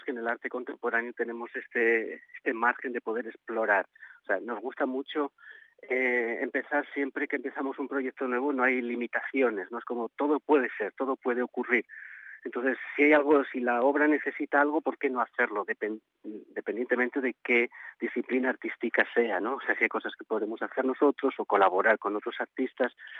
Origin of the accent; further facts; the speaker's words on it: Vitoria, Basque Country, Spain; now in Barcelona, Spain; Sí, somos de Vitoria.